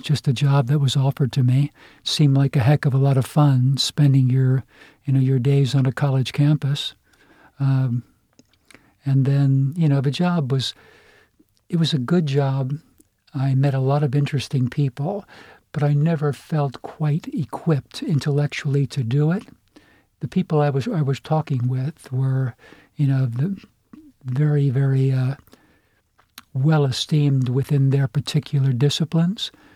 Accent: Jersey City, New Jersey, United States; born there; also born or lived in New York, United States; Well, I was born in 1941 in Jersey City, New Jersey. My dad was a professional fighter, so we spent a lot of time in the New York area, moving from one apartment to another

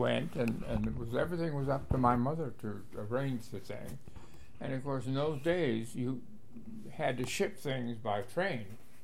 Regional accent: Charles City, Iowa, United States; born there; I was born in Charles City, Iowa, which is a small town between Mason City and Waterloo. Well, it's not that small, really. But my parents were both from the area.

